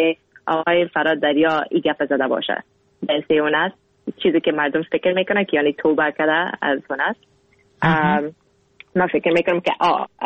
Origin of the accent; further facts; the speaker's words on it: Afghanistan; now in Vancouver, Canada; گفتم از کانادا. گفت راستی از کجا هستی؟ گفتم از افغانستان.